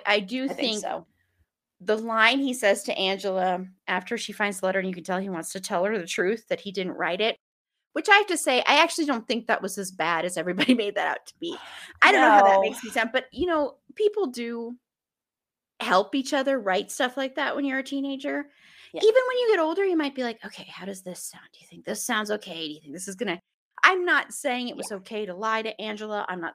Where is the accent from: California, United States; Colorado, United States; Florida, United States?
Colorado, United States; Hey, we are both from Colorado.